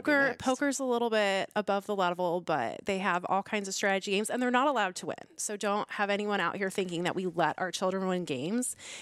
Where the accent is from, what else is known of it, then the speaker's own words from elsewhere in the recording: Ohio, United States; I mean, I'm from Ohio.